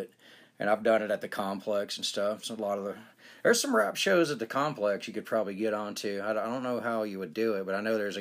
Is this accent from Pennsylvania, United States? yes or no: no; Atlanta, Georgia, United States; And I, like I said, I'm from Atlanta, so I'm familiar with how, you know, there it's different.